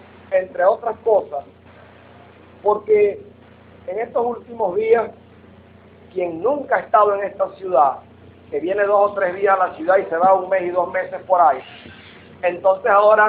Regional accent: Venezuela; como ciudadano, como venezolano

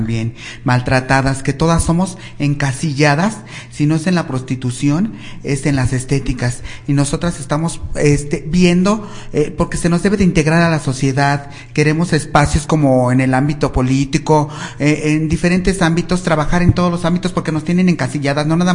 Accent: Mexico City, Mexico; vengo de la Colonia Agrícola Oriental

